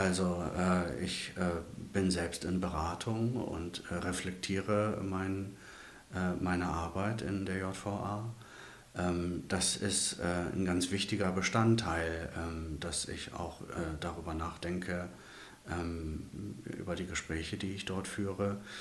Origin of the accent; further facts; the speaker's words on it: Lower Saxony, Germany; now in Bremerhaven, Germany; Ich komme aus Ostfriesland, ja.